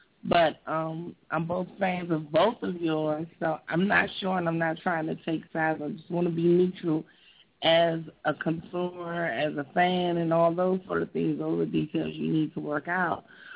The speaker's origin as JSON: {"language": "English", "town": "Washington", "region": "District of Columbia", "country": "United States", "lives_now": "California, United States", "said": "I'm from Washington, D.C. I live in California. I'm from Washington, D.C."}